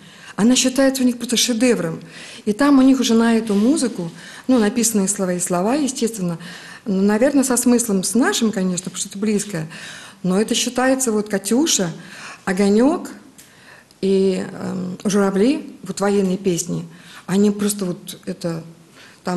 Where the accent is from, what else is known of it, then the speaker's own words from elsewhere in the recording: Slantsy, Leningrad Oblast, Russia; now in Saint Petersburg, Russia; Дело в том, что я сама из Сланцев.